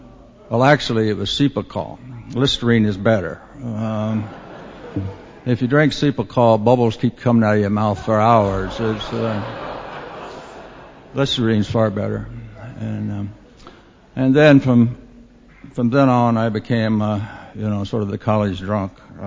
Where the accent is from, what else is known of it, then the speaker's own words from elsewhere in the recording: Virginia, United States; born there; You know, I was born in the Blue Ridge Mountains of Virginia, up at about the 3,000 foot level.